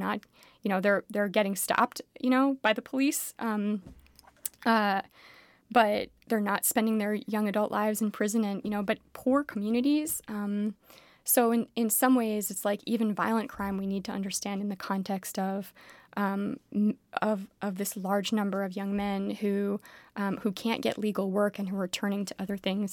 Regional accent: Philadelphia, Pennsylvania, United States; I mean, I grew up in Philly, so like I already was listening to hip hop

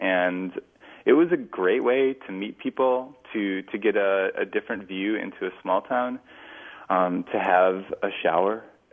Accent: Wisconsin, United States; I wanted to show Rachel my hometown. I had blathered on about it, and this seems like a really good time to say that I just love Wisconsin and talk about it incessantly

